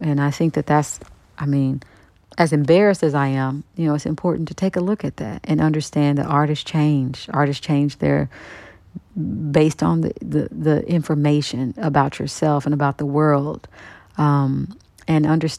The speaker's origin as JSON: {"language": "English", "town": "Kansas City", "region": "Kansas", "country": "United States"}